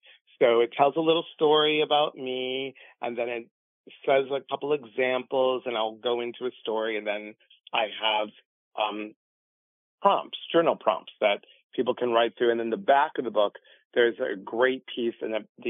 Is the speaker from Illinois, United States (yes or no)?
yes; Chicago, Illinois, United States; now in Washington State, United States; I'm originally from Chicago. I live in Washington State, but I'm originally from Chicago.